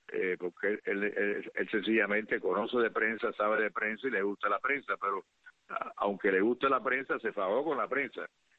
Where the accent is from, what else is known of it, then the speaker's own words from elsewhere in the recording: Cuba; soy un veterano de Playa Girón, y un expreso político. Y un expreso político, y he estado luchando por la causa cubana desde que tengo 15 años.